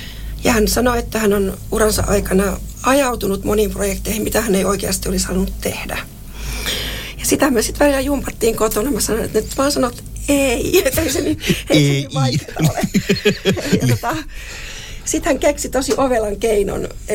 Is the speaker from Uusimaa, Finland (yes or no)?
no; Lapland, Finland; Mä olen Lapista kotoisin. Ja puhutaan suoraan.